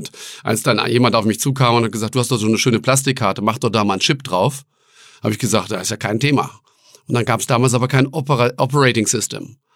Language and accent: German; Hamm, North Rhine-Westphalia, Germany; also born or lived in Hannover; now in Zürich, Switzerland; Hamm in Westfalen, in Hannover geboren.